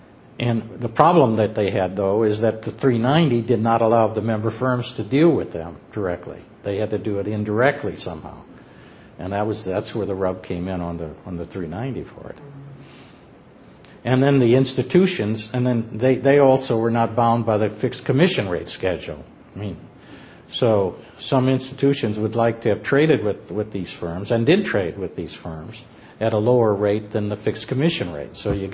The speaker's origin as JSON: {"language": "English", "region": "Midwest", "country": "United States", "lives_now": "New York, United States", "said": "I mean, you know, I'm from the Midwest. I had no particular affection for New York as such, right?"}